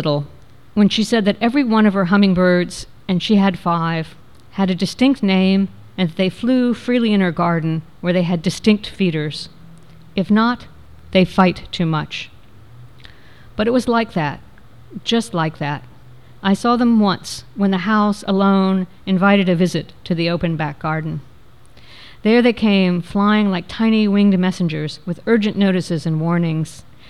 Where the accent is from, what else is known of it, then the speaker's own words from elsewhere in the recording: Florida, United States; And I grew up in Florida, but forever I just didn't write about it.